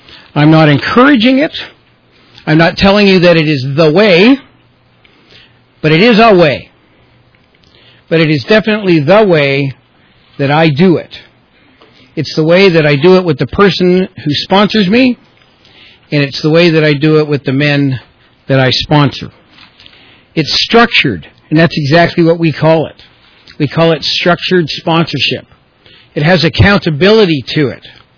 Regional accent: Toronto, Ontario, Canada; My hometown is Toronto, Ontario. Please don't hold that against me.

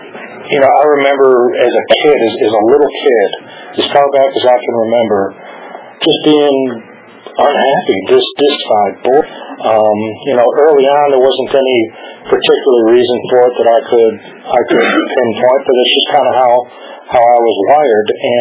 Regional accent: Chicago, Illinois, United States; I grew up in Chicago.

